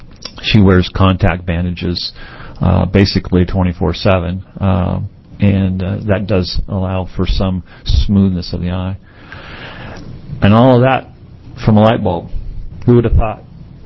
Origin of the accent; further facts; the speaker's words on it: Westland, Oregon, United States; I'm from Westland, Oregon.